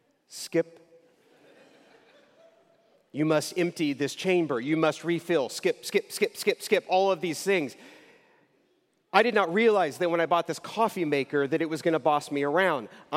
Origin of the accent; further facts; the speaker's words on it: United States; And most of us kind of bristle at this because we're modern American, individualistic, I can do what I want whenever I want kind of people.